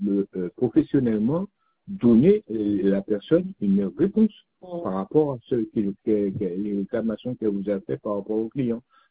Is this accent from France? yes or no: yes; Guadeloupe, France; Moi, je suis guadeloupéen, ma femme, elle est européenne. Mais je prends mon cas, c'est pas normal que je vis en Guadeloupe, parce que moi, quand j'étais petit en Guadeloupe